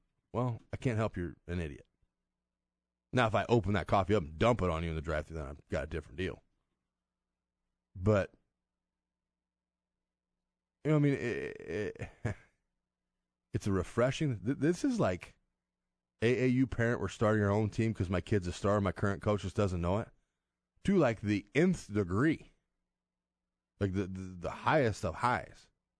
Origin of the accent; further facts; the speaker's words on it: Nebraska, United States; He's from Iowa. I'm from Nebraska.